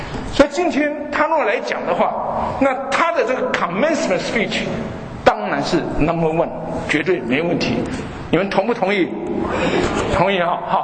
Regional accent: Taiwan; 我在台湾长大，这样台湾很多这个民间的宗教

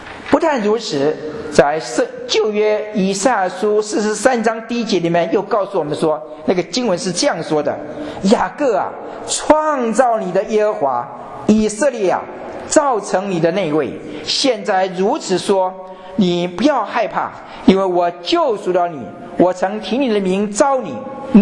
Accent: China; 我们中国人常常说的施人胜勿念，受施胜勿忘

